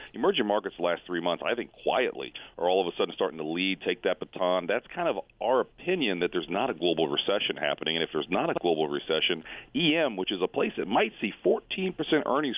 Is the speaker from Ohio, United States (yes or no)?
yes; Cincinnati, Ohio, United States; Well, now, actually, I'm from Cincinnati, okay?